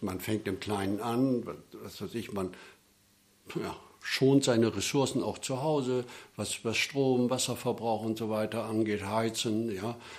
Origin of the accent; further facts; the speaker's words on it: Bremen, Germany; Ja, ich bin Bremer. Meine Familie ist vor ungefähr 200 Jahren hierher gekommen und hat außerhalb der Stadtmauern gewohnt damals.